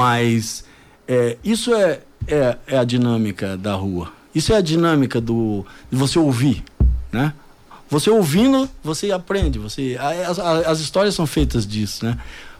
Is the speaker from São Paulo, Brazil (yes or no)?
no; Cianorte, Paraná, Brazil; also born or lived in Sumé, Paraíba; Às vezes eu falo que eu sou de Sumé, porque é onde eu nasci, tá no último pau de arara. Às vezes eu falo que eu sou de Cianorte, porque é onde eu cresci.